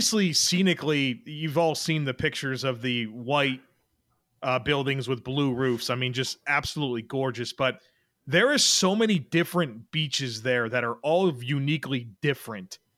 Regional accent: New York, United States; And, you know, I was born in Western New York. I lived there for the first 10 plus years of my life. So I'm always going to feel deeply connected to the region.

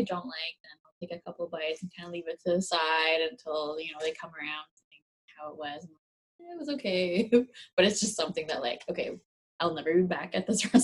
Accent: Winnipeg, Manitoba, Canada; now in Toronto, Canada; Well, you know, I'm from Winnipeg, so I'm never gonna get moved out.

